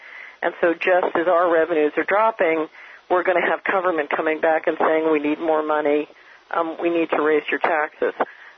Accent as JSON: {"language": "English", "town": "Hickory Valley", "region": "Tennessee", "country": "United States", "tie": "born or raised there", "said": "I'm up in Montana tonight talking from Montana, and it's the same here as in my hometown of Hickory Valley, Tennessee"}